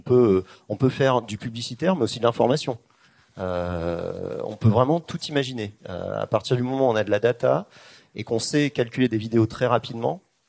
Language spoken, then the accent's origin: French; Rennes, Brittany, France; parce que je suis de Rennes.